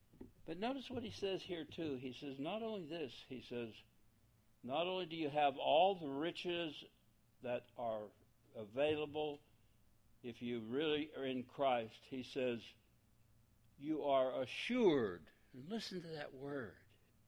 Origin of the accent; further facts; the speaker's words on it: Alabama, United States; Even though I'm from Alabama at the point.